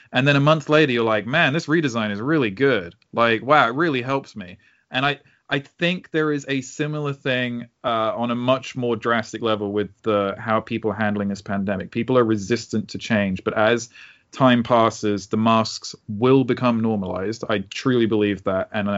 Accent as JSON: {"language": "English", "country": "United Kingdom", "said": "I'm from Britain."}